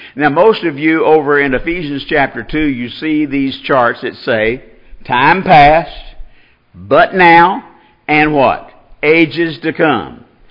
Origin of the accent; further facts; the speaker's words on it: Louisiana, United States; Well, see, but I'm from North Louisiana, remember?